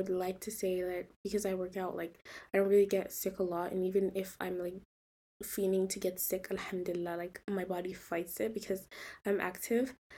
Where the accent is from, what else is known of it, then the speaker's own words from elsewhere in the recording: Nigeria; And because of, like, I grew up with music, I'm African, I'm from Nigeria